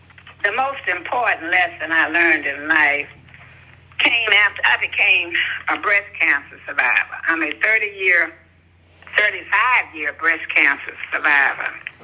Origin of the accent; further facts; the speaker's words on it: Muskogee, Oklahoma, United States; born there; I was born in Muskogee, Oklahoma, March the 23rd, 1943